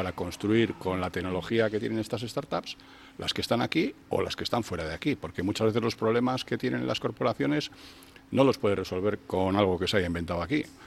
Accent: Bilbao, Basque Country, Spain; a mí particularmente como bilbaíno y como vizcaíno

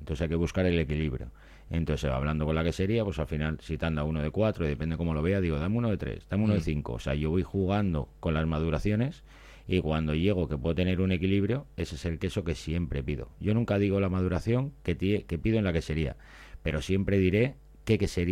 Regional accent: Bilbao, Basque Country, Spain; Al final yo digo que soy de Bilbao, ¿no?

